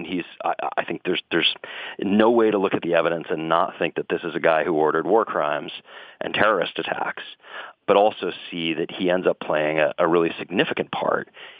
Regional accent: Boston, Massachusetts, United States; When I was growing up in Dorchester and Boston, in the bar down the street from my house, they used to pass the hat for the IRA.

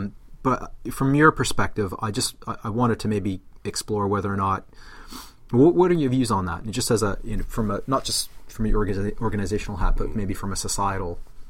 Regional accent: Canada; I grew up in, I'm Canadian, grew up in Canada.

